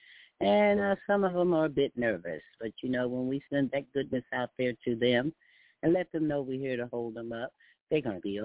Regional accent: Texas, United States; I did a little bit this weekend, but, you know, I'm a Texan, and in the heat, you must move slow.

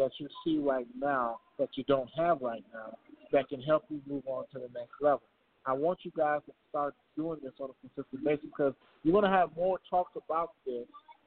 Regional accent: Chicago, Illinois, United States; now in Houston, United States; I'm originally from Chicago myself, up north. So coming back to Houston

